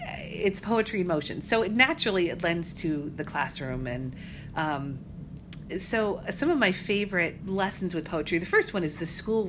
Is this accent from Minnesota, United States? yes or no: no; Colorado, United States; being able to go to these places that I had learned about growing up in Colorado was such a privilege